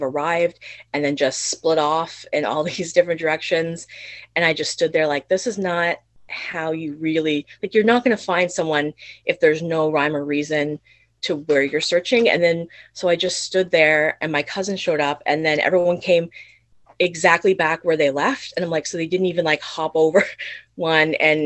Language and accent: English; Yarmouth, United Kingdom; because I'm from here. I'm from Yarmouth. I live in Tuscott.